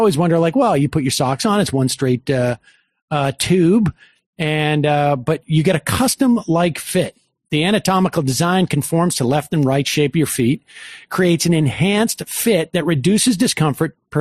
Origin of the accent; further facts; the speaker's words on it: New York City, New York, United States; Because I'm a New Yorker.